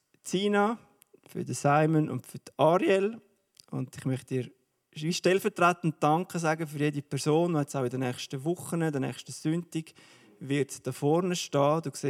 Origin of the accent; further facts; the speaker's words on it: Switzerland; accent: Swiss German; was wir Schweizer Deutschschweizer haben, ist, wir haben unseren Dialekt.